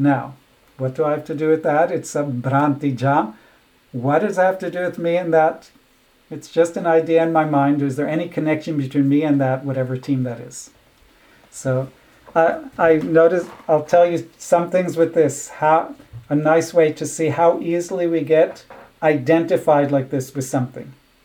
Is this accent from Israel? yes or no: yes; Israel; I grew up in Israel